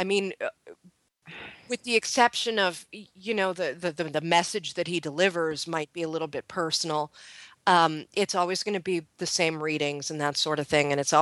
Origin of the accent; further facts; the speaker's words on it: Montreal, Quebec, Canada; than what I'm accustomed to from Montreal, you know, with my big cathedrals and whatever.